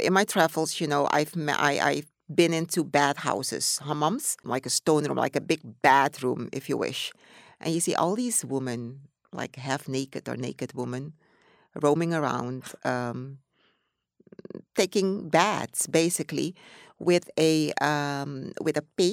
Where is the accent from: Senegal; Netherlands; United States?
Netherlands; also born or lived in Suriname; Growing up in the Netherlands